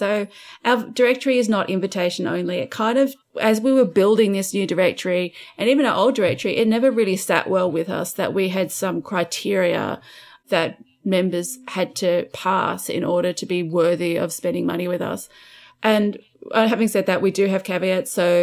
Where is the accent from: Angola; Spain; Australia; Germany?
Australia; We need our stories to have an Aussie link, because we are Australian.